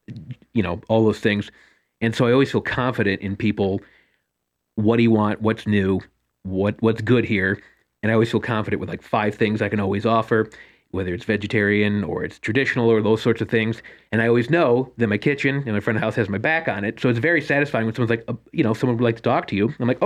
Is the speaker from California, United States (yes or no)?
no; New York, United States; Being a New Yorker, I'm a big cased meats guy